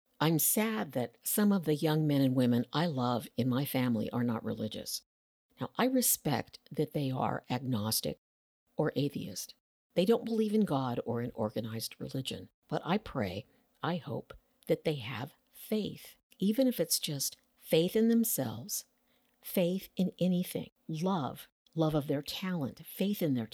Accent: United States; I am a little ashamed of being an American because of the way this administration is treating immigrant children.

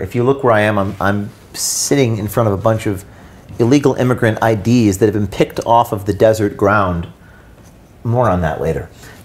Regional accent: New Jersey, United States; I'm from New Jersey.

